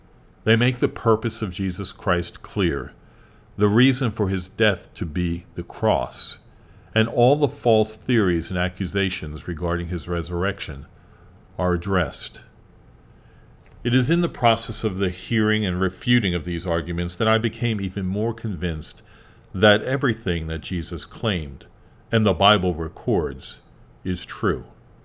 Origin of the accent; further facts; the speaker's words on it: New York, United States; And I'm from New York, originally, so trust is not easily given away.